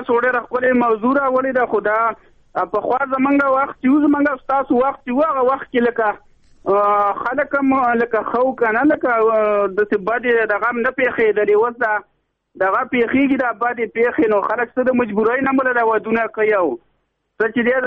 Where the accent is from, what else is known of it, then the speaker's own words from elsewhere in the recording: Mardan, Khyber Pakhtunkhwa, Pakistan; زه خو د مردان یم، خورې دغه مردان سیمې سره تعلق لرم.